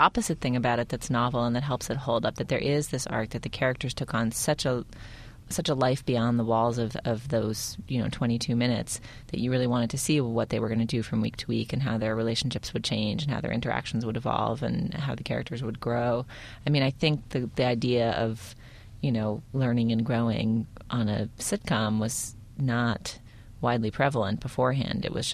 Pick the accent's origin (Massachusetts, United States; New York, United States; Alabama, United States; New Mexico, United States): Massachusetts, United States; Boston; growing up in Boston, you really did feel like it was your show in a certain way.